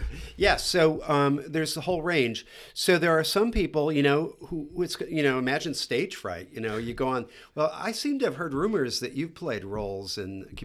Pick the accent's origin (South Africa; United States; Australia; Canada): United States; I am an American, but I didn't really know it that well.